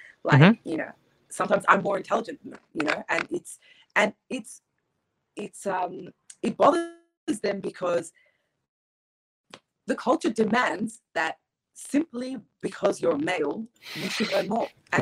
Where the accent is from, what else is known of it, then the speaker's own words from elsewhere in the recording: Australia; I was born and bred in Australia.